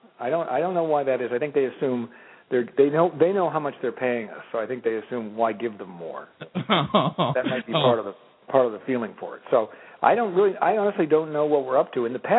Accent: Massachusetts, United States; I'm from Massachusetts. I'm very East Coast. So it was like I had no desire to move to California.

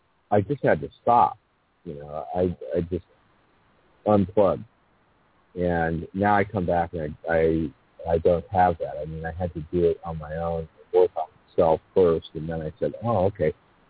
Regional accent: Los Angeles, California, United States; I grew up in Los Angeles.

